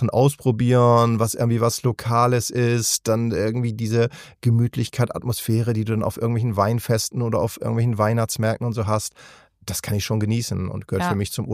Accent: Bremerhaven, Bremen, Germany; ich komme aus Bremerhaven, also nehme ich Bundesland Bremen als nächstes.

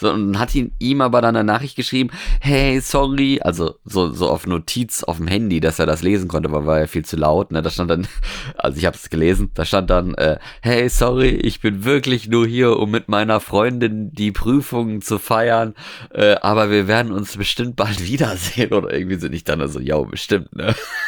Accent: Norway; ich bin ja jetzt in Norwegen quasi aufgewachsen

